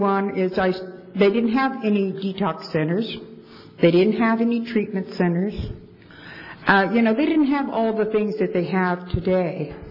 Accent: Goshen, California, United States; also born or lived in Visalia / Porterville; I was born not too far from here. I was born in Visalia, raised in Goshen. I moved here, moved to Porterville when I was about 12.

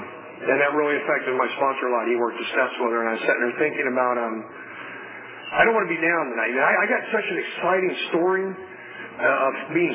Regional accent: Los Angeles, California, United States; I grew up in Southeast Los Angeles. I grew up about two blocks where they beat up Reginald Dean. That was the only white kid in the neighborhood.

